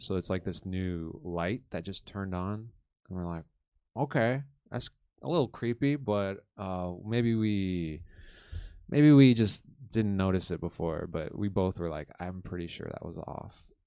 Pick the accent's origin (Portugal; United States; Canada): Canada; born there; I was born in Canada.